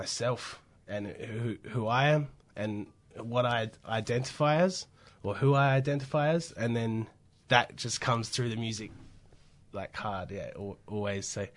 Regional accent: Australia; I'm white and I'm Maori and I'm Australian and I'm, you know, got those ties to the homeland.

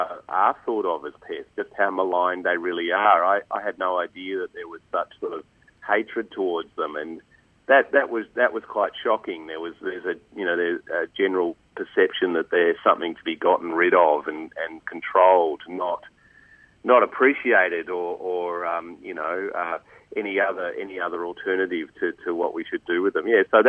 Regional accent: Australia; And look, growing up in Australia, we also knew that there were, you know, issues around the culling of kangaroos in rural Australia

